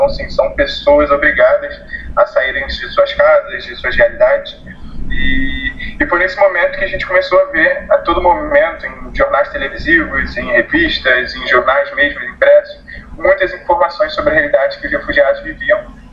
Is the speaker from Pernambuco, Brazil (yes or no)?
no; Rio de Janeiro, Brazil; eu sou daqui do Rio, sou carioca